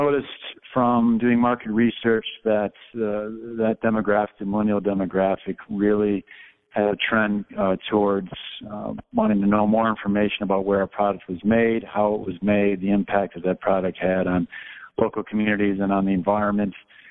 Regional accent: Chicago, Illinois, United States; Actually, two of our signature products are made here in Chicago. I'm from Chicago.

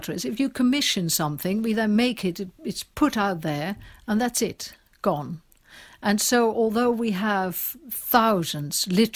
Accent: Netherlands; I'm from Holland, as you might have picked up by now.

